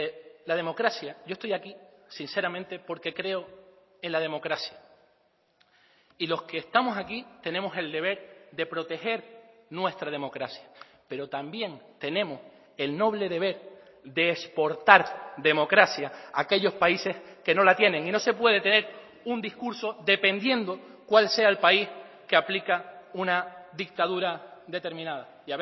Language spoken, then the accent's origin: Spanish; Canary Islands, Spain; El día que los canarios dejemos de desatender cuestiones de los venezolanos, dejaremos de ser un pueblo noble, generoso y agradecido